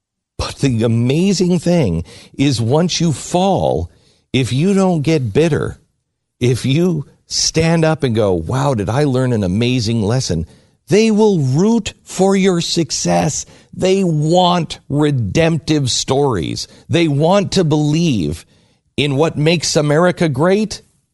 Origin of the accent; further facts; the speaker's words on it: Pacific Northwest, United States; I don't know if anybody else experienced this, but I grew up in the Pacific Northwest.